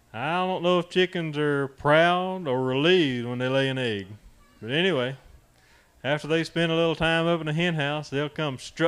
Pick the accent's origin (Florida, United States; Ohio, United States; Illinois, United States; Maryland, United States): Florida, United States; East Palatka; I'm from East Palatka, down on the banks of the beautiful St. Johns River in Putnam County. You ever heard of that?